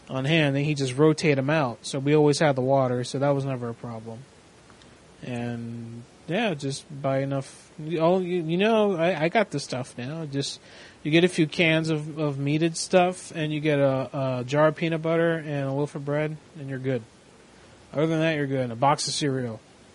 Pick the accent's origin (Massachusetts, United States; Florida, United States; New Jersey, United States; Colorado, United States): Florida, United States; now in Long Island, United States; It's in Long Island. See, I'm from Florida originally.